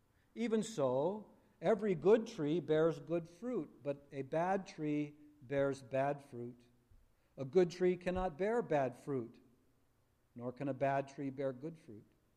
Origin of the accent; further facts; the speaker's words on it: West Coast, United States; I like forests, and I like hills and mountains, too, because, you know, I was raised in the West Coast.